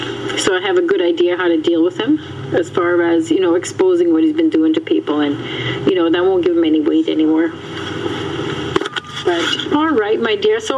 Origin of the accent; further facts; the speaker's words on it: Manitoba, Canada; moved away; No, because I moved out from Manitoba back in 1972, so I've been away from Manitoba a long time.